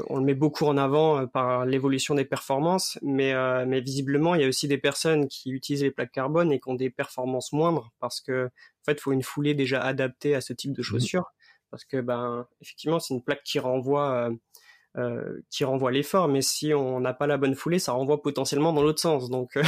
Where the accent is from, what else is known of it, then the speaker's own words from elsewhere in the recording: Grand Est, France; now in Rennes, France; effectivement, c'est plutôt consonance germanique. Donc moi, je viens de Lorraine, ma famille vient de Lorraine. J'ai fait mes études à Strasbourg, j'ai travaillé à Paris et maintenant j'habite en Bretagne, à côté de Rennes.